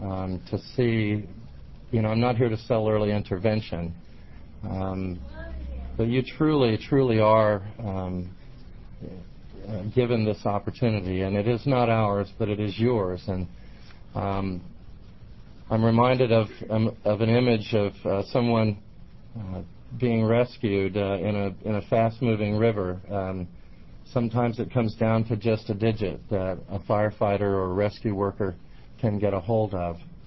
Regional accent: Eugene, Oregon, United States; I'm from Eugene

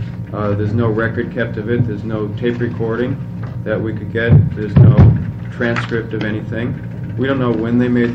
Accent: Grants Pass, Oregon, United States; I'm from Grants Pass, and as Bob said, I'm involved in the same case.

